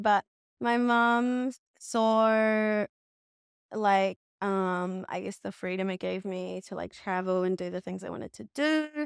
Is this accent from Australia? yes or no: yes; Australia; moved away as an adult; also born or lived in New Zealand; now in United States; Okay. So I came over from Australia to America 6 months ago.